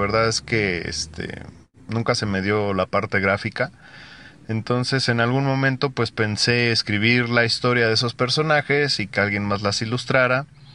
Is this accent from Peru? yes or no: no; Mexico; yo soy escritor mexicano. Radico en la Ciudad de México.